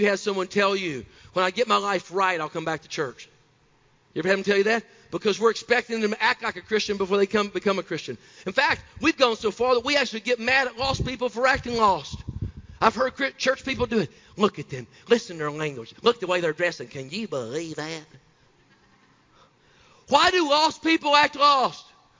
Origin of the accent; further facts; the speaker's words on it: Tennessee, United States; I'm from Tennessee, guys.